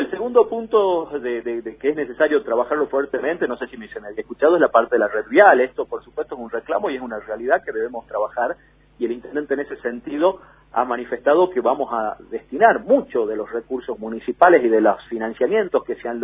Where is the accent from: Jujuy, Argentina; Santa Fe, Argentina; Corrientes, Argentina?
Jujuy, Argentina; Nosotros somos jujeños, es más, a mí me ha tocado la suerte de pertenecer a una familia que hace más de 150 años vive a la margen del río Civicivi